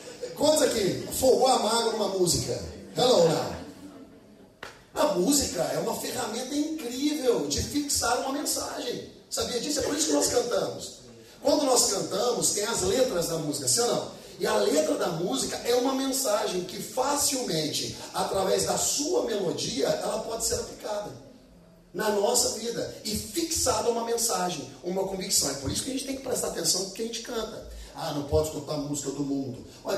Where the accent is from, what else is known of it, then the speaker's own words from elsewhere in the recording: Uberaba, Minas Gerais, Brazil; Ó, eu venho de Minas Gerais, Uberaba. Mineiro mesmo, bom.